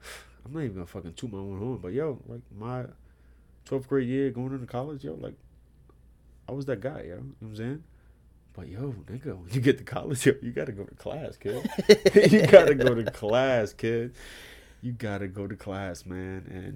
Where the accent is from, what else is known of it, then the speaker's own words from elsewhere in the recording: New York, United States; No, born and raised in New York.